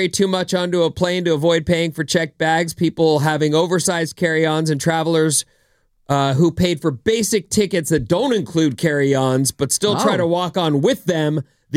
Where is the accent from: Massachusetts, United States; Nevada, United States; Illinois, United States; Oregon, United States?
Nevada, United States; I'm from Nevada, and I'm here to protect you.